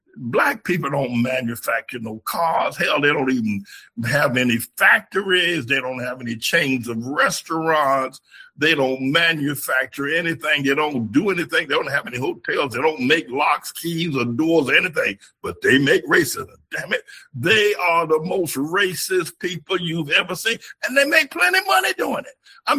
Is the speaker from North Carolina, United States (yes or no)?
yes; North Carolina, United States; I grew up in North Carolina. I grew up Jim Crow.